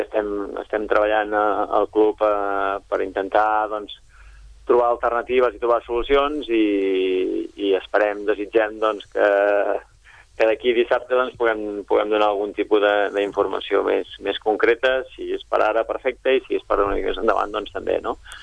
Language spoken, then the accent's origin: Catalan; Sabadell, Catalonia, Spain; a més tots som de Sabadell